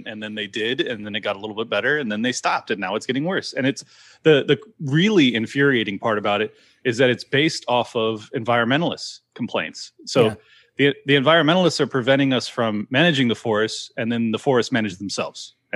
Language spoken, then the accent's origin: English; San Diego, California, United States; As someone who's, you know, born and raised in San Diego, I've witnessed forest fires, you know, my entire life.